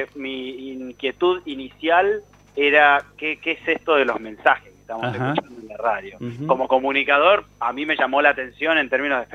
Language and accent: Spanish; Buenos Aires, Argentina; yo pasé 30 años de mi vida aquí en Buenos Aires, entonces nacido y criado como porteño.